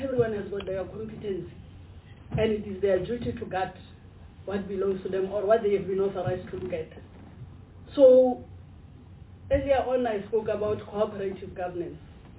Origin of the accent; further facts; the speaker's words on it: North West, South Africa; English is a second language; I'm coming from Northwest. If you go to Klerksdorp, you go to Orkney, you go to Stilfontein, where mines has been, it's a sore sight, very sore sight.